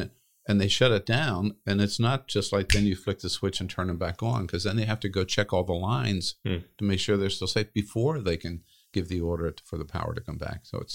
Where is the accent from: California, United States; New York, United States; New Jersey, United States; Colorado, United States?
California, United States; As a Californian, thank you for highlighting this, and still having family in California and grandchildren in California.